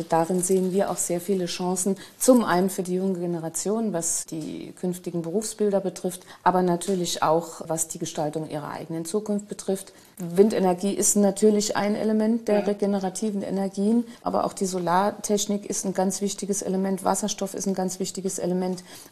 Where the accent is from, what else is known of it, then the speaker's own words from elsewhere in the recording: Saarland, Germany; Aber sobald man in den ländlichen Raum geht, wo ich ja auch herkomme, ich komme ja aus dem Kreis Merzig-Wadern